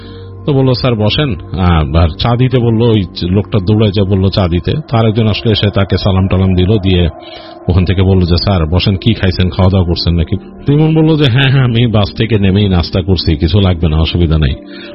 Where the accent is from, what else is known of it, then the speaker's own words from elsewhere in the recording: Dhaka, Dhaka Division, Bangladesh; আমি নিজেও ঢাকার লোক কিন্তু আমার জীবন কাটতেছে এখন এখানে ঘুরে ঘুরে